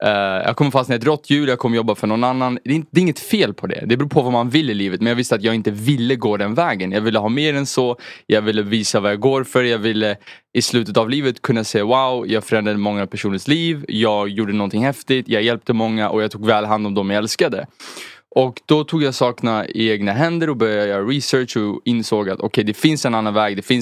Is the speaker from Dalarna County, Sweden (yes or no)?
no; Husby, Stockholm County, Sweden; Jag är uppvuxen norr om Stockholm i Husby och sen lite ute på landet i Kungsängen.